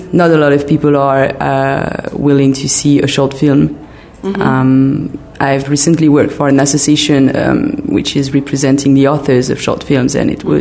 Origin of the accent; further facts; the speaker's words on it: Bordeaux, Nouvelle-Aquitaine, France; English is a second language; because I'm studying political science in a French school called Sciences Po in my hometown in Bordeaux.